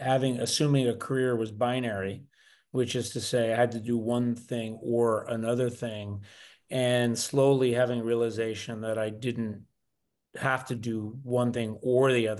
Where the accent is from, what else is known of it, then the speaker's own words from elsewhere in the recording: New Jersey, United States; So I come from originally from New Jersey, right outside of Philadelphia. I'm an East Coast person and grew up, my brother and I, single mom.